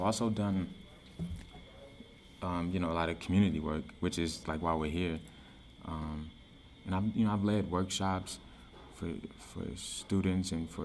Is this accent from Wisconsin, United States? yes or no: yes; Milwaukee, Wisconsin, United States; Like growing up in Milwaukee and growing up poor in Milwaukee, I never had the chance to like get out of the city.